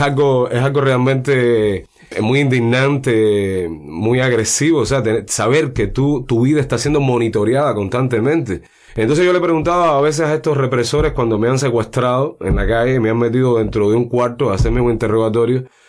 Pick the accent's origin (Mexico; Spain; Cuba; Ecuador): Cuba; Havana; born there; yo nací en La Habana. Desde muy chiquito tuve la influencia del entorno donde yo nací, que era mi mamá, mi familia